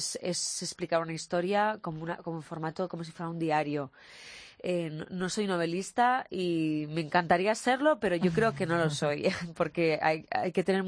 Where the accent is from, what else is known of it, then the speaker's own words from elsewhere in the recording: Barcelona, Catalonia, Spain; now in Madrid, Spain; Me quedé un poco huérfana en Madrid, porque además yo soy de Barcelona.